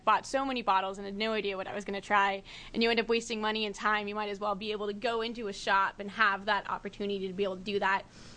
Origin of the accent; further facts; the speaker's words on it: Bend, Oregon, United States; from Bend, Oregon.